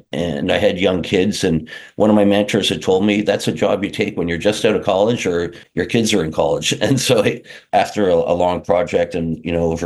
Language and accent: English; Montreal, Quebec, Canada; I'm from Montreal, Quebec. I did my bachelor's in accounting in Montreal, Quebec. And then shortly after, I moved down to Phoenix.